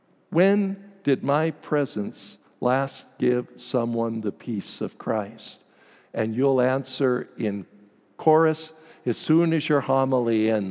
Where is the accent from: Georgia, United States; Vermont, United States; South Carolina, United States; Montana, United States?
Montana, United States; Butte; And I thought, "Oh dear God, I'm from Butte. Where are these people from?"